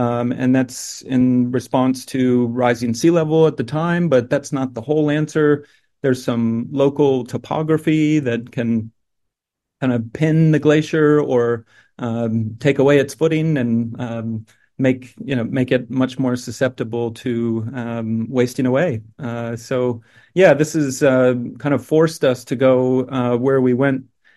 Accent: Ohio, United States; But so where I'm from here, this close to my hometown, we're completely covered by glacial deposits from the northern hemisphere that kind of grew south, and the entire state of Ohio

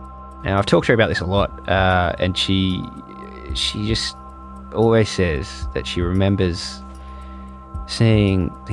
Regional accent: Canberra, Australian Capital Territory, Australia; So Bernard Cleary is incredibly well known where I grew up in Canberra because he used to be the ACT's Attorney General

